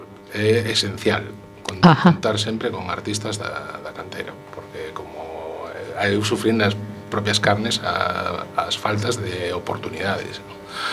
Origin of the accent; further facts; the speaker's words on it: Galicia, Spain; Como buen galego, ¿no?